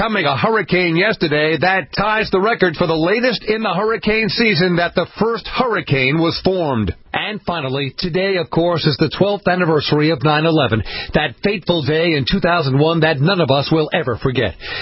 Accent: New York, United States; As a New Yorker myself, I have a 9/11 story for you

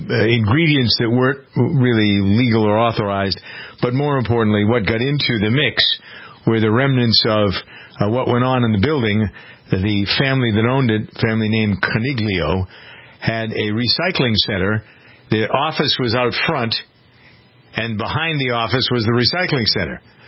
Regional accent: Framingham, Massachusetts, United States; I knew what was going on in my hometown of Framingham.

